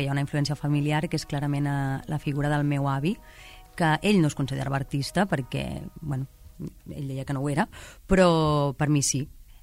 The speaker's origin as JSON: {"language": "Catalan", "town": "El Prat de Llobregat", "region": "Catalonia", "country": "Spain", "said": "perquè sóc del Prat i perquè, com estava tan interessada en el teatre i tenia algunes amigues que anaven"}